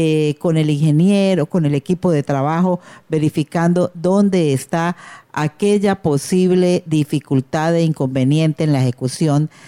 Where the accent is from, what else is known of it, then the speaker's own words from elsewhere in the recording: Arauca, Colombia; tengo muchos conocidos en Arauca, soy de Arauca, he ejercido varios cargos aquí.